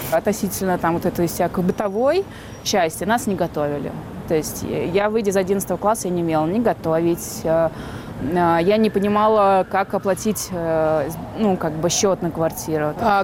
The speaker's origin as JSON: {"language": "Russian", "region": "Moscow", "country": "Russia", "tie": "born there", "said": "Я родилась в Москве. Дальше 6 лет я пробыла в дом ребенке. После 6 лет меня отправили уже в детский дом, определили. И там я с 6 лет до 17 прожила."}